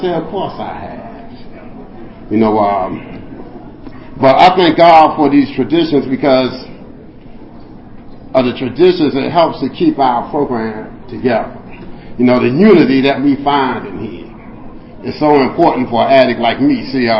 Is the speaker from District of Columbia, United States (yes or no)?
yes; Washington, District of Columbia, United States; You know, I'm from Washington, D.C.